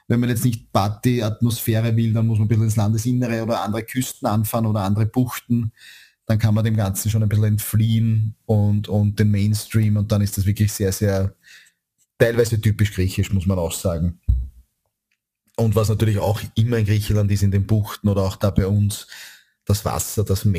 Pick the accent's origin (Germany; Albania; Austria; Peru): Austria